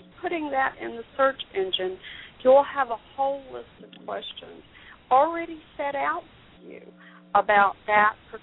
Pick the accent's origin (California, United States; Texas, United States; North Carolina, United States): North Carolina, United States; there are two major facilities in my hometown in North Carolina, too.